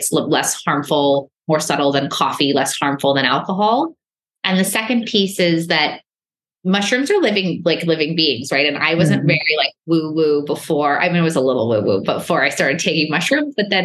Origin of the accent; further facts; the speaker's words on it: New York, United States; I'm a New Yorker. Like, you know, you can't screw with me.